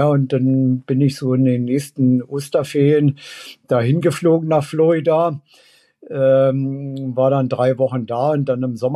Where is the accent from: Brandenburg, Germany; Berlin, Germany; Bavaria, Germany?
Berlin, Germany; Also ich bin ja in West-Berlin aufgewachsen